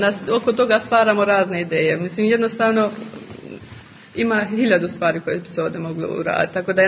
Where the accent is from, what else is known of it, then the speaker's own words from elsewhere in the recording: Mostar, Federation of Bosnia and Herzegovina, Bosnia & Herzegovina; Mi smo iz Mostara, pa onda su dosta naših vamo izbjegli u Trebinje, onda se dolazilo češće u Trebinje, tako sam ja upoznala Trebinja.